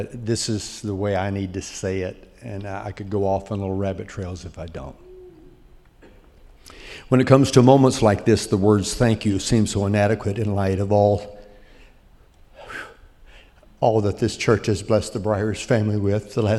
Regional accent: Mobile, Alabama, United States; he and I grew up together in Mobile. His mom and dad were pastors of our home church.

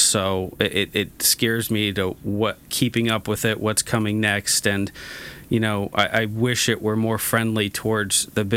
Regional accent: California, United States; born and raised in Orange County. I've been out here my whole life

